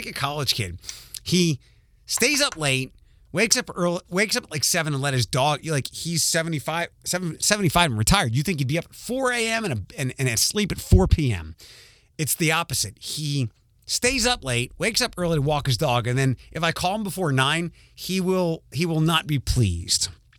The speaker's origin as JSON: {"language": "English", "town": "Philadelphia", "region": "Pennsylvania", "country": "United States", "tie": "born or raised there", "said": "Philadelphia is, I know I still say it's my home. It's my hometown."}